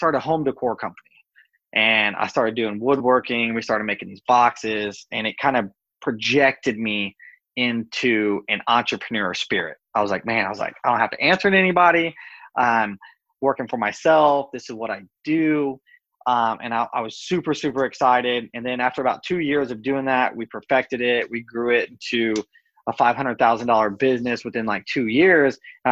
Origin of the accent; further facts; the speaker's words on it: Clarksville, Tennessee, United States; I'm from Clarksville, Tennessee.